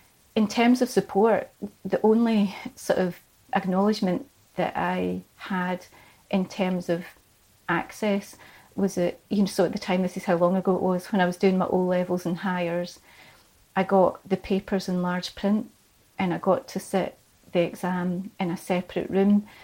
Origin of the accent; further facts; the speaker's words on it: Troon, Scotland, United Kingdom; So I was from Troon, and I moved back to Troon when my son was quite young.